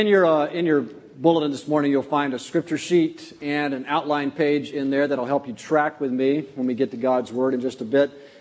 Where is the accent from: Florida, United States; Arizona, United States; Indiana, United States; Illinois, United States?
Florida, United States; Ocala; I grew up in Ocala, Florida, became a Christian there.